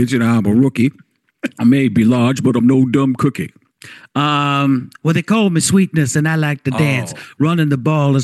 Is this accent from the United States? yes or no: yes; Chicago, Illinois, United States; also born or lived in Cook County, Illinois; So growing up, see, I moved from Chicago, from the Chicagoland area. I was born in Cook County, Illinois, St. Anthony's, or was it St. Anne's?